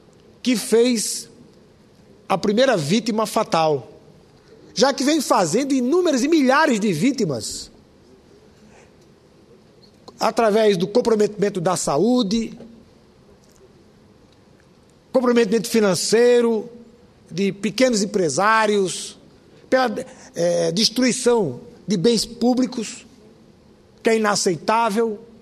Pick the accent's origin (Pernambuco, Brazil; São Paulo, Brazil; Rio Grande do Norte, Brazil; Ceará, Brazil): Rio Grande do Norte, Brazil; Natal; lá na minha cidade, lá em Natal